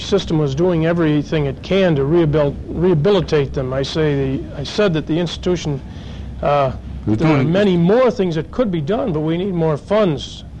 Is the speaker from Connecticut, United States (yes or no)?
no; Oswego, New York, United States; No, I'm from Oswego. That's a city of about 25,000, I guess.